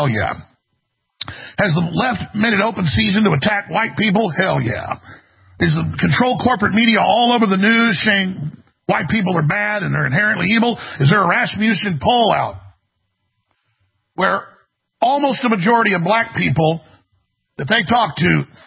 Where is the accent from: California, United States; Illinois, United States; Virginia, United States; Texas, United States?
Texas, United States; Dallas; I grew up in Dallas, Texas. It's half black.